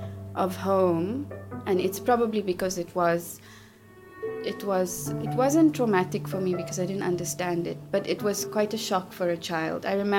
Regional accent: Laudium, Gauteng, South Africa; growing up in Lodium in South Africa, which was designated an Indian-only township by the apartheid regime, and I grew up at the end of apartheid. I was born just a few days after Mandela was released from prison.

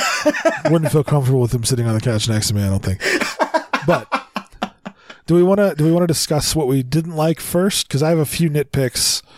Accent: California, United States; That just bothered me because I'm from California and I know that the beaches in half the movie weren't in California.

